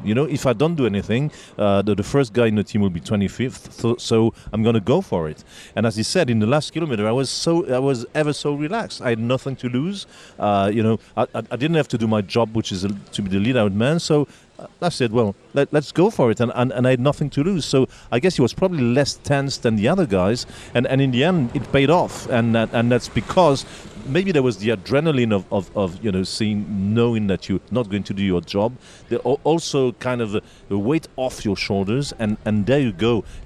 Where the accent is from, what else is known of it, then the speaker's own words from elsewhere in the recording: Lille, Hauts-de-France, France; born there; English is a second language; Because I was born in Lille in 1961, so it's not too far away.